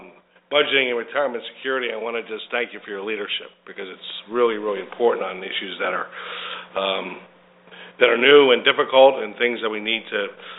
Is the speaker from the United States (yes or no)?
yes; Allentown, Pennsylvania, United States; From Allentown, born and raised in Allentown